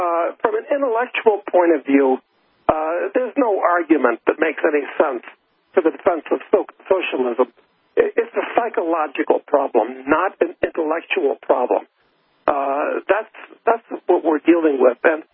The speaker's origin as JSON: {"language": "English", "country": "United States", "said": "speaking as an American, I've got to say, I come down on Putin's side of this thing."}